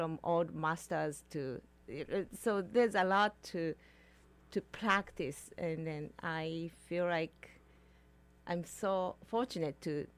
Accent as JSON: {"language": "English", "country": "Japan", "second_language": "English", "moved": "as an adult", "lives_now": "Haines, United States", "said": "I'm resident in Haines since 2002. I moved from Japan with my family … two sons, Kai and Mori."}